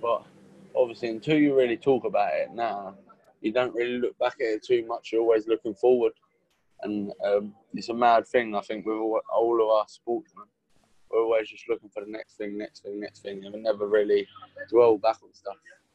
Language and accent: English; Bermondsey, London, United Kingdom; I grew up in Bermondsey